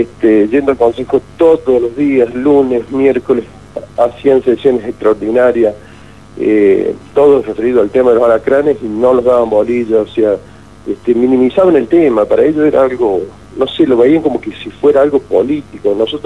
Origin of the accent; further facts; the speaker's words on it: San Luis, Argentina; Nosotros venimos también de una zona de campo, nosotros venimos de San Luis